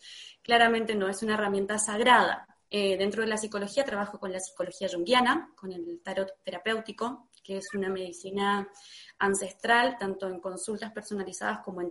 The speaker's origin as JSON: {"language": "Spanish", "region": "Mendoza", "country": "Argentina", "said": "soy de Mendoza, Argentina, vengo de los Andes, una tierra muy rica en maestros, en chamanes, en toda esta cosmovisión de los pueblos"}